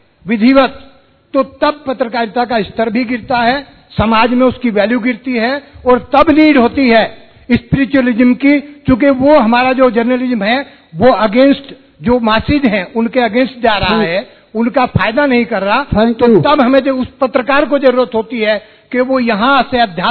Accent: Lucknow, Uttar Pradesh, India; मैं print media से हूँ और लखनऊ से हूँ उत्तर प्रदेश से।

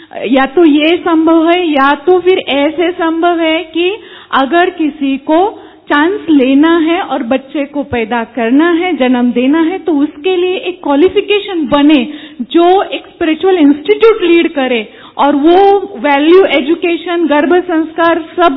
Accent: Nepal; हम नेपाल से आए हैं.

